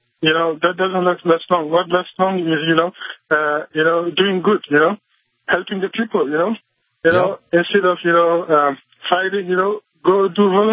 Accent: Senegal; yeah, look, I'm from West Africa. So the country I come from, 94% Muslims.

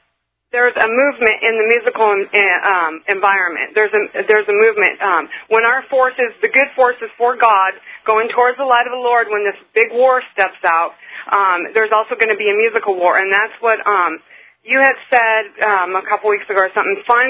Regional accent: Seattle, Washington, United States; I'm originally from Seattle, and I've been in Ohio for about 2 years now

